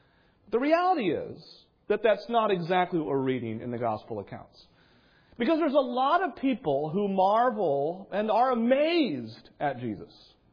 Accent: New England, United States; I grew up in New England, as I know some of you do as well.

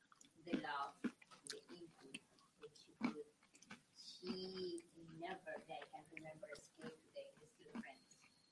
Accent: Colombia; I mean, I'm from Colombia, South America, so that was a factor for her.

